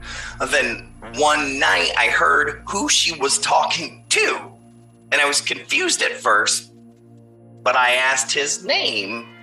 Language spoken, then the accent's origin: English; Ohio, United States; Hi, I'm from Ohio. And when I was younger, we lived in this trailer